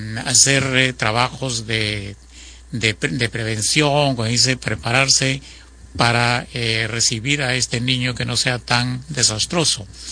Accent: Piura, Peru; Yo soy piurano y por tanto he vivido las experiencias de Piura.

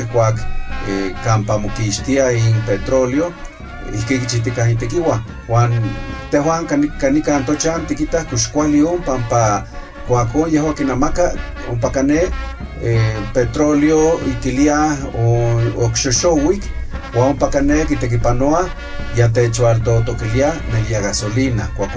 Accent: Guerrero, Mexico; soy del estado de Guerrero y bueno, lo que acabo de comentar en lengua náhuatl

